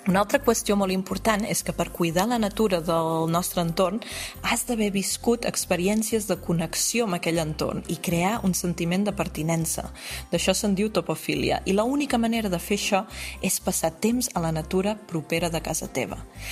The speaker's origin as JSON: {"language": "Catalan", "region": "Catalonia", "country": "Spain", "tie": "born or raised there", "also_born_or_lived": "South Africa", "said": "fundadora de Wild Me. Vaig néixer a Sud-àfrica, vaig créixer a Catalunya i em vaig formar a l'Amazonia equatoriana."}